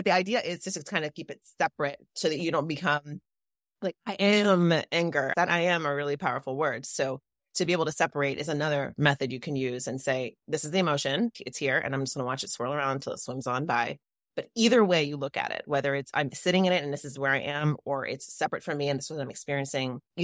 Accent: Jamaica; Or it's reggae because I'm Jamaican, so it's also reggae.

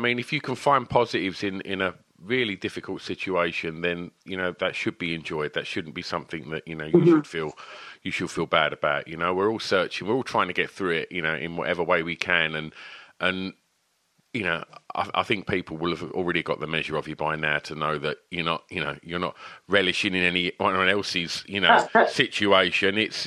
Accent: East of England, United Kingdom

